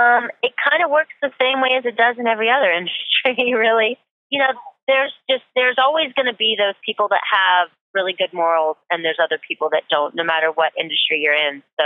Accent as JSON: {"language": "English", "region": "Florida", "country": "United States", "tie": "born or raised there", "also_born_or_lived": "Charlotte, United States / California", "said": "I'm from Florida, was born in Charlotte, North Carolina, raised in Florida."}